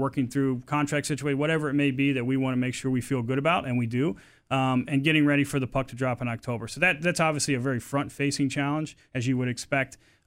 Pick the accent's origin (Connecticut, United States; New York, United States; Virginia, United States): Virginia, United States; And again, I grew up in Virginia, going to D.C. for different things.